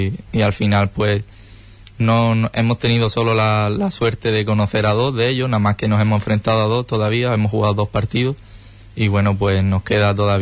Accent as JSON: {"language": "Spanish", "town": "Punta Umbría", "region": "Andalusia", "country": "Spain", "tie": "born or raised there", "said": "Yo empecé en mi pueblo, en Punta Umbría."}